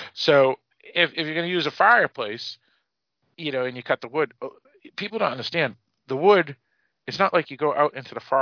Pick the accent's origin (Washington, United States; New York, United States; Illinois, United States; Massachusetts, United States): Massachusetts, United States; now in New Hampshire, United States; even though I'm from New England and I live in New Hampshire and I grew up in Massachusetts